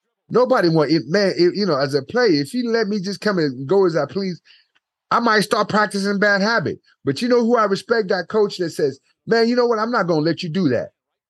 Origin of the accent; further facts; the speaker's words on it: California, United States; I grew up in the Bay Area. I played against Steve Nash, you know, in the Bay Area.